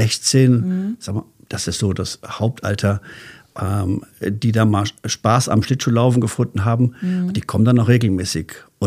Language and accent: German; Frankfurt, Hesse, Germany; Also als ich klein war, ich komme aus Frankfurt, ich bin auch auf einer Eisbahn groß geworden